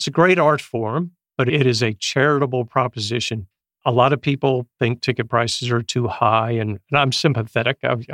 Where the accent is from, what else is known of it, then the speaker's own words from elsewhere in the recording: North Carolina, United States; Growing up in North Carolina, I don't think there was an orchestra.